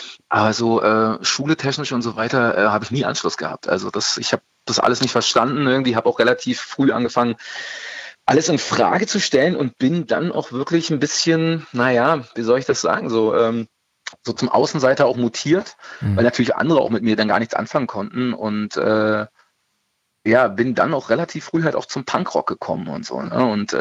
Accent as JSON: {"language": "German", "region": "Berlin", "country": "Germany", "said": "also wir sind Berliner und also ich bin ja auch geborener Berliner und alles."}